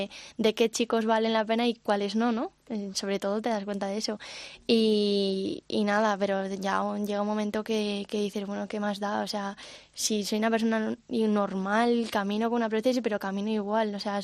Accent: Vigo, Galicia, Spain; now in Madrid, Spain; Me vuelvo a mi país, ¿no? No a mi ciudad, que yo soy de Vigo, pero sí que me vengo a Madrid

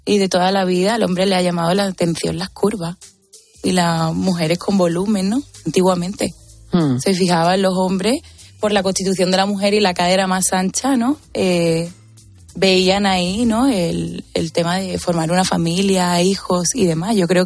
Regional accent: Los Palacios, Andalusia, Spain; yo vengo al final de Los Palacios, de un pueblo de Sevilla

